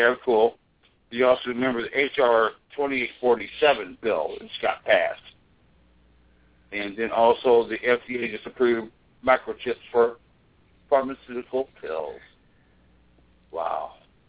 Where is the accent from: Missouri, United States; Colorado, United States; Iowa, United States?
Missouri, United States; I'm from Missouri.